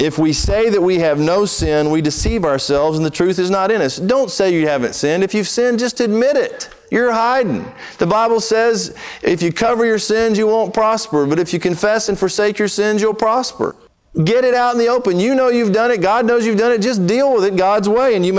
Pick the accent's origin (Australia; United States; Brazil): Brazil; I grew up in Brazil.